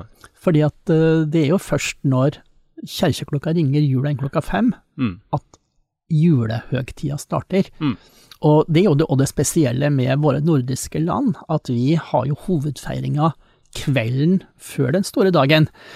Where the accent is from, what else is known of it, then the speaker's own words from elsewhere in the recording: Eastern Norway, Norway; for meg som østlending